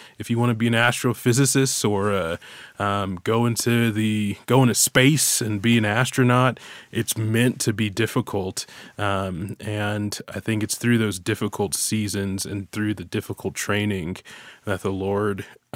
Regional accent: Chicago, Illinois, United States; So, born and raised in Chicago, in the home, what I like to call the hometown

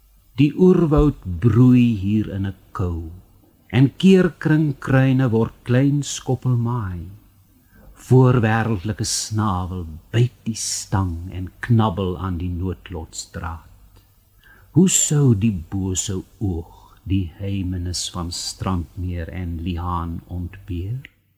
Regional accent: Western Cape, South Africa; My kinderjare het ek op die Karoo dorp Peersten deurgebring en vandag nog as ek deur die barre en fascinerende landskap van die klein Karoo reis

